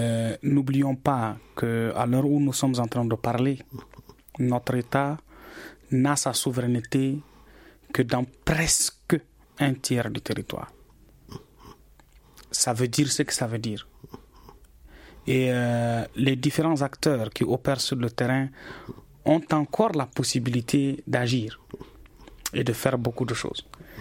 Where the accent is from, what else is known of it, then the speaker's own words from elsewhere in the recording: Gao, Mali; Je suis de Gao, même si je n'étais pas à Gao pendant l'occupation du Mujao.